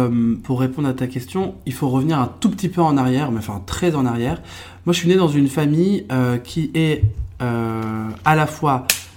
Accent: France; born there; Au Maroc, je ne suis pas marocain pour un marocain parce qu'en fait, je suis né en France. Pour un français, hélas, je suis pas vraiment tout à fait français parce que je suis pas blanc.

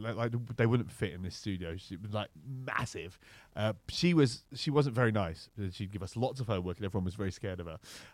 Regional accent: Malta; I am from Malta. There you go. Thank you. Also, thank you to the Maltese people who are supporting this.

